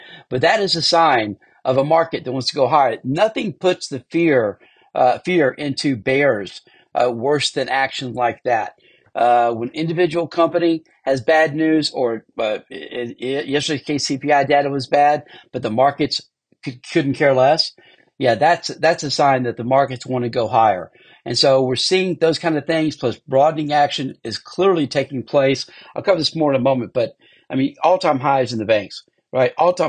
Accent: Texas, United States; I wasn't raised in Harlem, but you know what? I was from the Harlem of Texas.

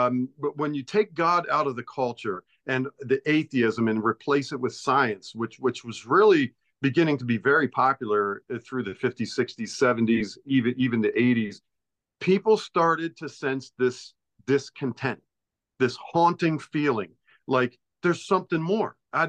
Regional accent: Baltimore, Maryland, United States; I like I said, I grew up in Baltimore.

